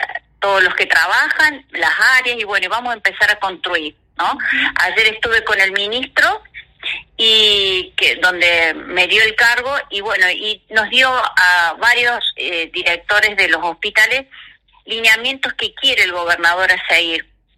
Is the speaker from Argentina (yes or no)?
yes; Santa Fe, Argentina; primero que soy orgullosa de ser del departamento de San Justo